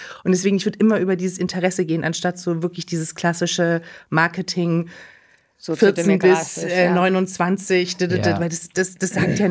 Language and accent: German; Saxony, Germany; Aus der Nähe von Leipzig.